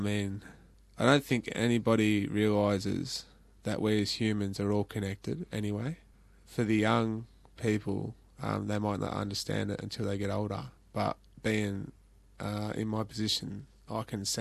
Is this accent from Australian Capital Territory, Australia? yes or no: no; Ballarat, Victoria, Australia; because I'm actually from Ballarat, one of the coldest places in, you know, Australia.